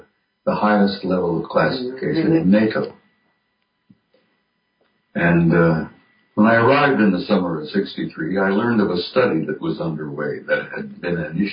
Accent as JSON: {"language": "English", "town": "Roswell", "region": "New Mexico", "country": "United States", "tie": "born or raised there", "said": "I grew up in Roswell, New Mexico, which was the site of presumed alien crash in 1947"}